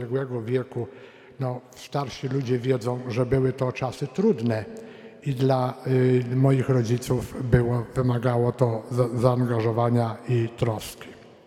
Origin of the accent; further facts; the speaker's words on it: Silesian Voivodeship, Poland; Pochodzę z tradycyjnej rodziny katolickiej, mieszkającej w dużym mieście na Śląsku. W chwili obecnej, w moich czasach, kiedy ja mieszkałem tam, to było to jeszcze województwo krakowskie.